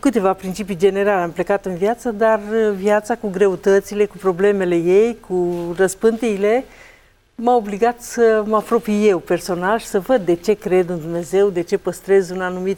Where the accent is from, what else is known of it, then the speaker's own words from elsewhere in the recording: Sfântul Gheorghe, Covasna County, Romania; Sunt din Sfântul Gheorghe, județul Covasna, 66 de ani